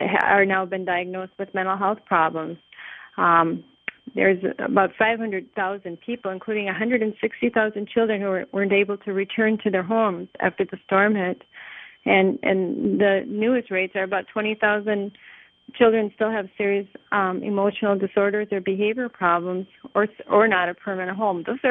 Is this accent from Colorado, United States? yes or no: no; Minnesota, United States; Well, our concern, we're from Minnesota.